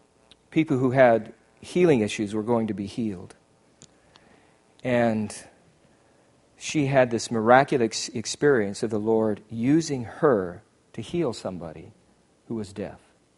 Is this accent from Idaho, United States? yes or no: yes; Idaho, United States; And I was already introduced and said, I'm from Idaho, but I want to introduce my wife.